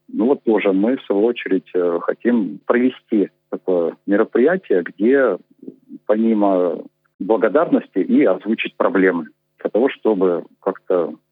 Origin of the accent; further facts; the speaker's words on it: Magnitogorsk, Chelyabinsk Oblast, Russia; Я сам из Магнитогорска, если что.